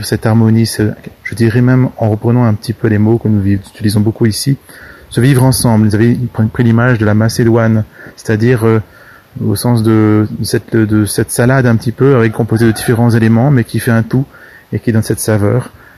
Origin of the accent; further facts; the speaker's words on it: Réunion, France; je lui ai dit que je venais de la Réunion